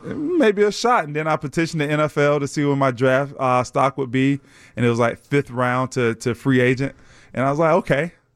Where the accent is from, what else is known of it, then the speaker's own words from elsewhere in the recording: Lakeland, Florida, United States; My favorite team at the time was Tampa Bay, because I lived in Lakeland, Florida.